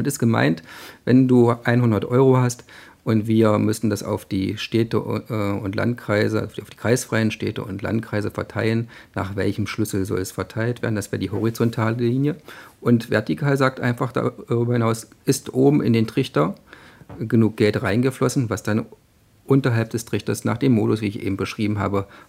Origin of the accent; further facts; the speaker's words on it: Schönebeck, Saxony-Anhalt, Germany; born there; ich bin 41 Jahre alt, geboren in Schönebeck an der Elbe